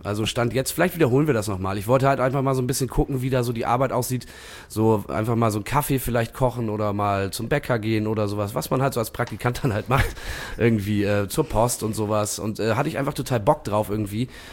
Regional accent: Bremen, Germany; Nein, das sind drei große Stadtteile, Lesum, Fegesack und Blumenthal. Ich komme aus Blumenthal

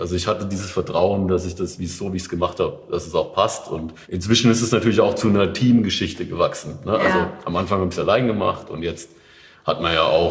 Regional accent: Odenwald, Germany; born there; weil ich ja eigentlich auch gebürtiger Odenwälder bin. Und da gibt es halt irgendwie wesentlich mehr Streuobstwiesen als Reben.

